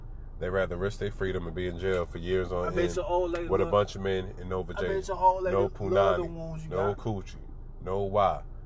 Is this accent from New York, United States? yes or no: yes; New York City, New York, United States; I love New York. That's my hometown.